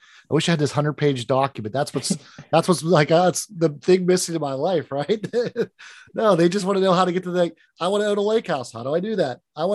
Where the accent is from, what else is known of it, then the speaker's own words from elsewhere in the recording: Pittsburgh, Pennsylvania, United States; accent: Yinzer; So I'm from Pittsburgh, Western PA, and we have an accent here called Yinzer.